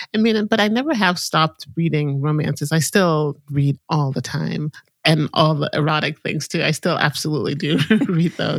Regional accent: Jamaica; born there; I was born in Jamaica, which, you know, a small island in the Caribbean, not Jamaica, Queens, New York, which people often think.

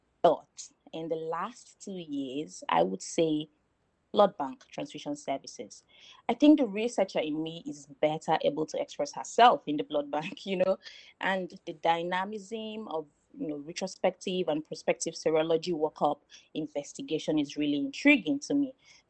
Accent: Nigeria; I am from Nigeria in West Africa, where I obtained a bachelor's in medical lab science.

